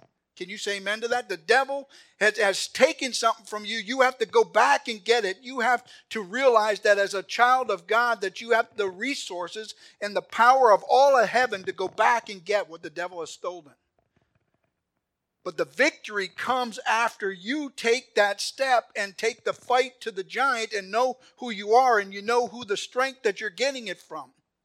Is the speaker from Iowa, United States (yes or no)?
no; Milwaukee, Wisconsin, United States; When I was a kid and growing up in Milwaukee